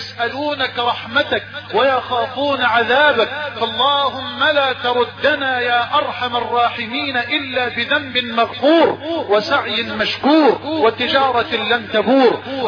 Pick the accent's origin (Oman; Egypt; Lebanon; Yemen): Egypt; بلدنا مصر